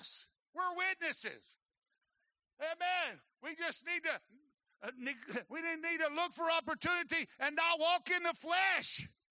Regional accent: Arkansas, United States; I know you ain't never supposed to say that, but I'm from Arkansas, so you just count that back there.

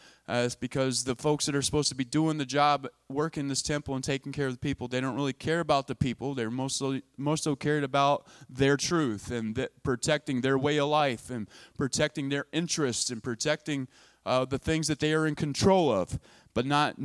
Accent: New Mexico, United States; I grew up in near Santa Fe, New Mexico, out in the desert.

